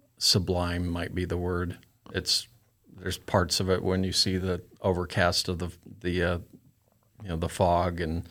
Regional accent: Strasburg, Colorado, United States; East of Denver. I could tell you it's Strasburg, Colorado, but it's like a town of 1,000 people.

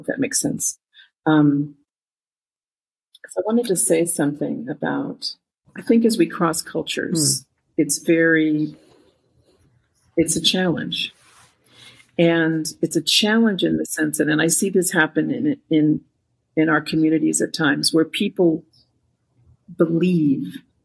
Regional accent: United States; You know, I'm Mexican American. I was raised Catholic, and I went to Catholic school for all the 12 years of my education.

